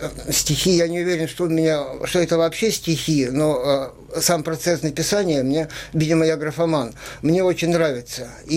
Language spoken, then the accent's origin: Russian; Crimea, Ukraine; мы в детстве жили в Крыму, и это для меня вторая, а может быть, и первая родина.